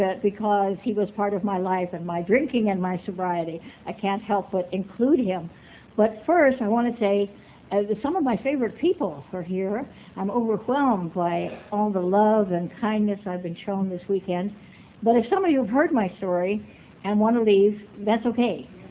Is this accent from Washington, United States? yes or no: yes; Spokane, Washington, United States